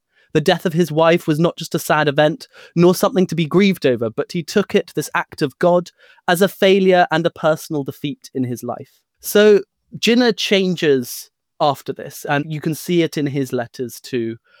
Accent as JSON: {"language": "English", "region": "Delhi", "country": "India", "tie": "born or raised there", "said": "the narrative that I grew up in Delhi"}